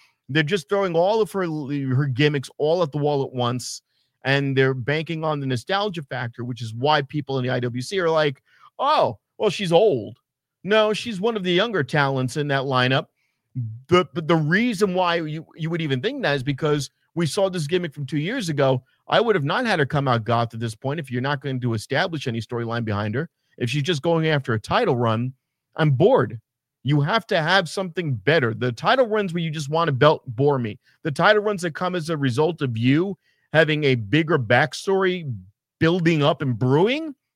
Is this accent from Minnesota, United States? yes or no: no; New York, United States; I am from New York. Father's from Queens, where Trump is. And mom is from the Bronx. Spent half the time in there. Raised in Westchester as well.